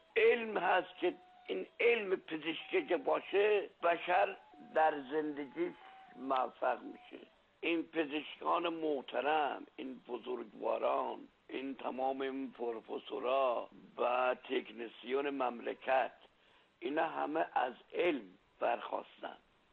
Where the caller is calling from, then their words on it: Urmia, West Azerbaijan, Iran; از ارومیه هستم،